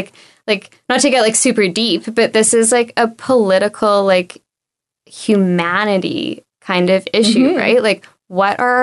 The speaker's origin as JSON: {"language": "English", "region": "British Columbia", "country": "Canada", "tie": "born or raised there", "said": "I grew up on Vancouver Island."}